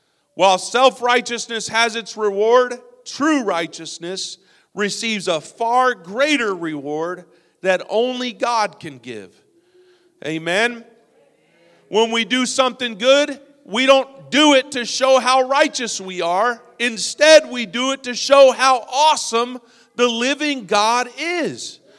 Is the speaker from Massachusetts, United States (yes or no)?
no; Las Vegas, Nevada, United States; I grew up in Las Vegas. You know, we had … all that stuff.